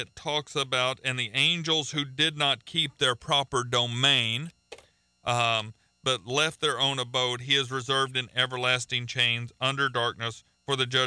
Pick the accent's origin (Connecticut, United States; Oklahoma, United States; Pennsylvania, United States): Oklahoma, United States; now in Florida, United States; I'm from Oklahoma. We call Texas a suburb of Oklahoma.